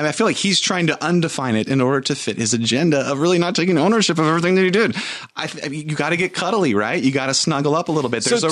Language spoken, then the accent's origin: English; Santa Barbara, California, United States; So I've been a California boy through and through.